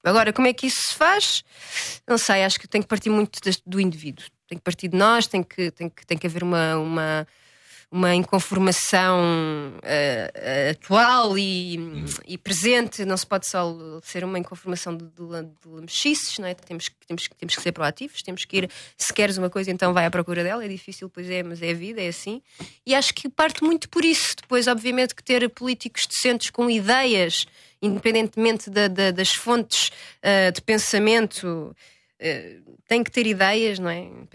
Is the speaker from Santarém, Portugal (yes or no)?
no; Lisbon, Portugal; Eu não venho de lobbies, não venho de nada, venho de Alfama.